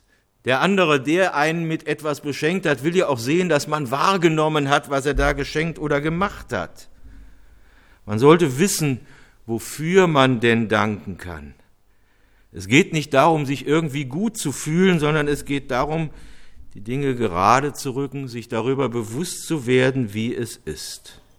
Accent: Cologne, North Rhine-Westphalia, Germany; in meiner Heimatstadt Köln

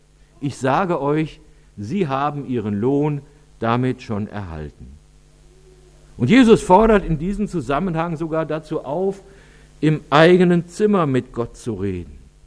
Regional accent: Cologne, North Rhine-Westphalia, Germany; Ich habe nicht unbedingt nur solche Erinnerungen an meine Heimatstadt. Aber tatsächlich ist es wirklich oft so, dass die 86 Kölner Fädel der Ort sind, an dem sich die Menschen zu Hause fühlen.

